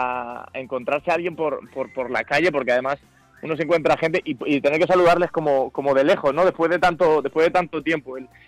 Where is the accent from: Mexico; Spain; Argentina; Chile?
Spain; Madrid, Community of Madrid; soy español y me siento muy muy madrileño, a pesar de todo.